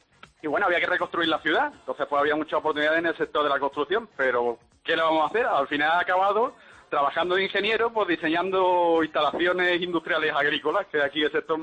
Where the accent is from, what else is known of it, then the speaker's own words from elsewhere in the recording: Seville, Andalusia, Spain; accent: Andalusian; Bueno, sí, se me nota que tengo aquí acento neozelandés, ¿verdad? Sí. Yo soy de Sevilla.